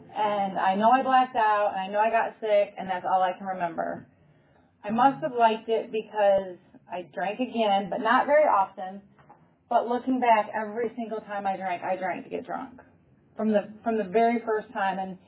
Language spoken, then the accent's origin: English; Michigan, United States; I grew up in Michigan. Everything that we did growing up involved alcohol.